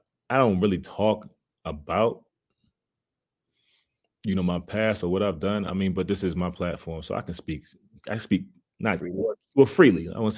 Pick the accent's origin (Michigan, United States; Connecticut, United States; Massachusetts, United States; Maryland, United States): Maryland, United States; Baltimore; Like, we come from Baltimore, where we see that all the time.